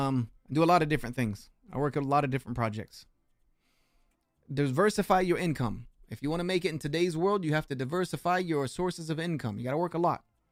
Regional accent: South Carolina, United States; Of course, I'm going to say South Carolina because I'm from South Carolina.

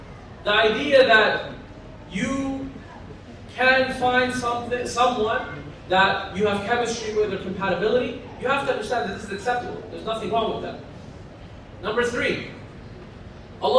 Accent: Afghanistan; And then, you know, we're from Afghanistan, so their marriage at one point was a marriage of security

